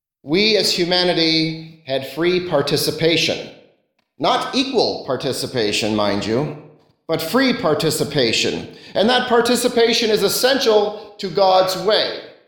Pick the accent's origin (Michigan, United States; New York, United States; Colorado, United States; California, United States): California, United States; When I was growing up in California, there was an amusement park, a Six Flags park, called Magic Mountain.